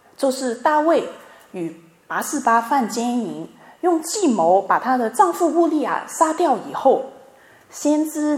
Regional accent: China; 用我们中国人的文化呢，其实也很好理解啊。

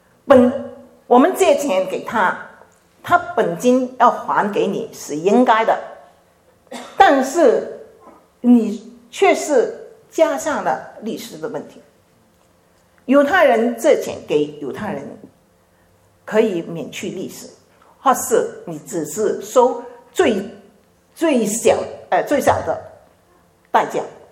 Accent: China; 常常听说跟我们中国人打工是不太好的啊

